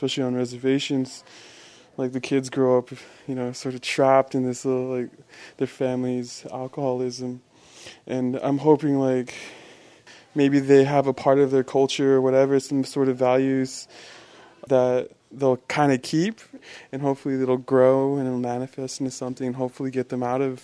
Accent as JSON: {"language": "English", "town": "Flagstaff", "region": "Arizona", "country": "United States", "tie": "born or raised there", "said": "I'm from northern Arizona. I was born and raised in Flagstaff, Navajo Res."}